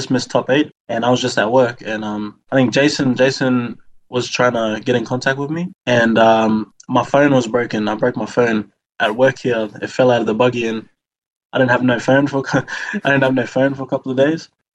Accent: Cairns, Queensland, Australia; born there; So I was born in Cairns. My mom had me in Cairns.

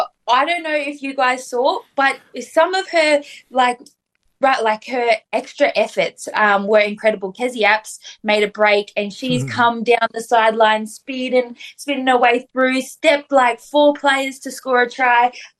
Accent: Queensland, Australia; You know, I grew up outside of Cairns, so it'd be interesting in terms of kind of how it looks.

